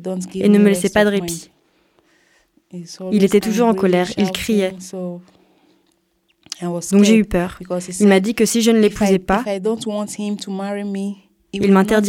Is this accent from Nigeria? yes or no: yes; Nigeria; French is a second language; moved away as an adult; now in France; J'ai 28 ans et je viens du Nigeria.